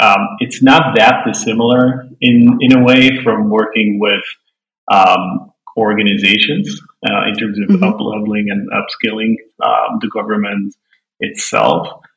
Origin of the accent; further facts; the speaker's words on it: Belgium; English is a second language; I grew up in Belgium